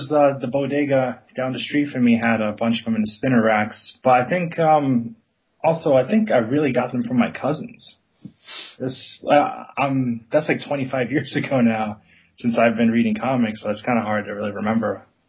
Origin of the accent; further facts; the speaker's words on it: Brooklyn, New York, United States; I grew up reading them in Brooklyn.